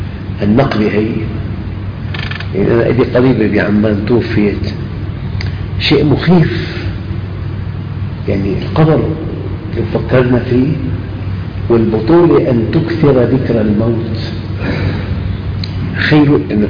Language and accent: Arabic; Syria; نحن عندنا بالشام في نعوات تلصق على الجدران